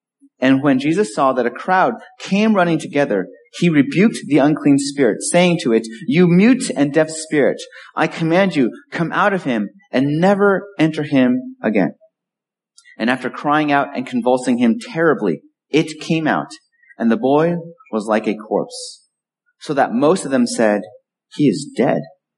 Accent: California, United States; now in Medford, United States; So many of you know that I grew up in California. My wife is from California.

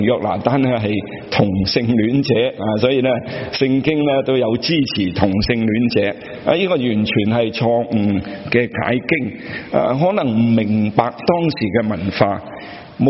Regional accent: China; 我们中国人可能是不习惯

